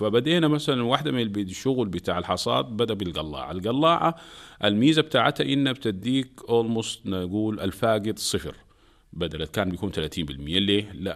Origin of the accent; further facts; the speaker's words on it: Sudan; احنا هنا في السودان مرات بيقول لك يعني الناس اللي قعدنا معاهم في مناطق السودان مختلفة